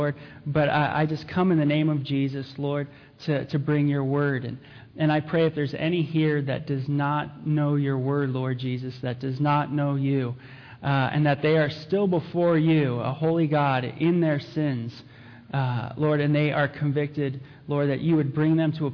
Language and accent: English; San Fernando Valley, California, United States; But I am from San Fernando Valley in California, and I am from a non-Christian background.